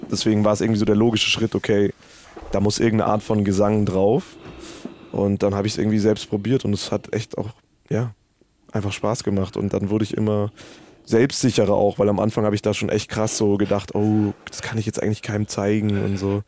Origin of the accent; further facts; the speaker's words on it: Munich, Bavaria, Germany; Ich bin echter Münchner